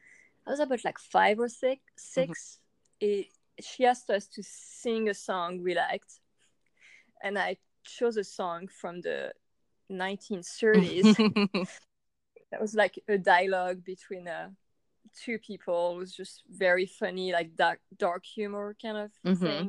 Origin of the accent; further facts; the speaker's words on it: France; I was born and raised in France